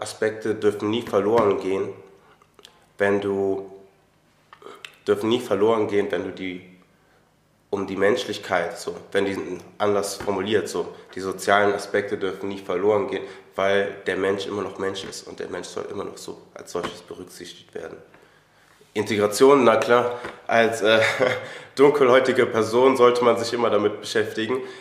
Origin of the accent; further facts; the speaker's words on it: Germany; born there; So, natürlich bin ich in Deutschland geboren